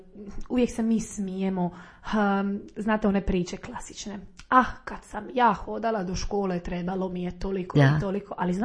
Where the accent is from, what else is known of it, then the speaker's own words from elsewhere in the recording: Croatia; koji dolaze kod nas u Hrvatsku proslaviti tu novu godinu